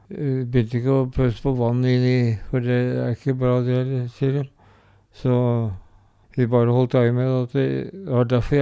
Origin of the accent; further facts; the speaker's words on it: Skoger, Buskerud, Norway; i og med at jeg bodde i Skoger, så måtte jeg til Tønsberg. Så det var det som var sykehuset for de hjemme i Skoger eller Skauer, som vi sa.